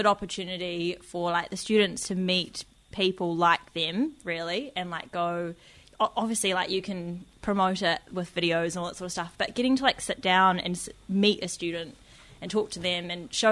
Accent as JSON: {"language": "English", "region": "Auckland", "country": "New Zealand", "tie": "born or raised there", "said": "I'm the token non-rural student who's joined the trip. So I'm from Auckland. I haven't really left Auckland. Grew up there."}